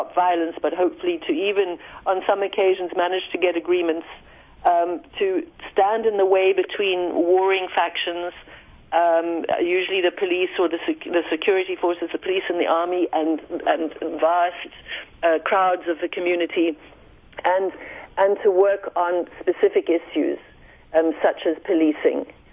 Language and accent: English; South Africa; Well, growing up in South Africa in the time of apartheid was a dark time.